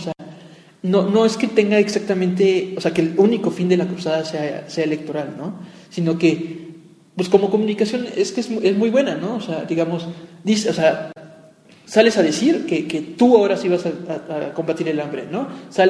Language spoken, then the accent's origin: Spanish; Mexico; ya está muy metido dentro de nuestra como conciencia colectiva como mexicanos